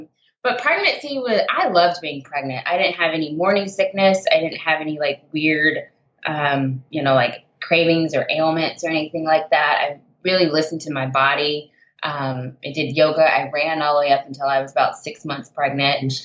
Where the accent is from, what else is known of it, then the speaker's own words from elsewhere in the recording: Jacksonville, Florida, United States; So, and I'm from Florida. Matt, I know you're from Gainesville, Florida. I'm from Jacksonville.